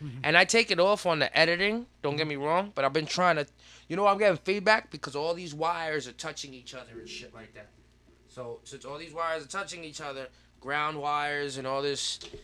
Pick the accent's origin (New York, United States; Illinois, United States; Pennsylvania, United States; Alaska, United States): New York, United States; Flushing; I mean, yo, I grew up in Queens, Flushing, Queens.